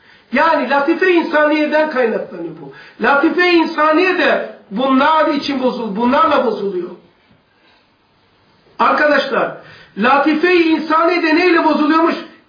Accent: Black Sea Region, Turkey; Karadeniz'de kızmasına ben oralıyım.

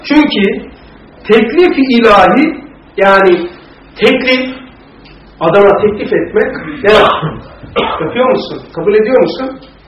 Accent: Black Sea Region, Turkey; ben Karadenizliyim

